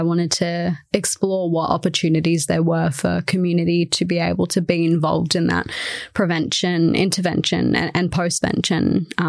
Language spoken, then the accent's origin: English; Shellharbour, New South Wales, Australia; So I moved here from Shell Harbour, which is on the east coast of Australia, about 40 minutes south of Wollongong.